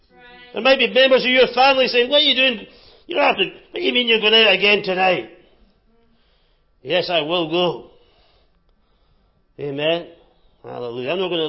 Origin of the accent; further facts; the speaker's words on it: Scotland, United Kingdom; I choose to be generous, even though I'm Scottish.